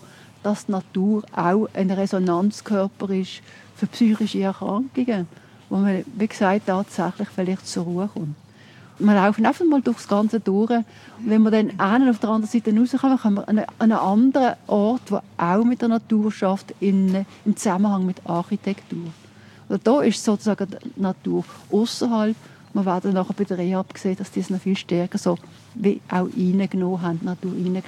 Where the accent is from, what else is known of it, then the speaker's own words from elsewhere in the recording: Switzerland; Und wir sind auch, wir gehen als Schweizer auch in Bergen zum Beispiel, gehen laufen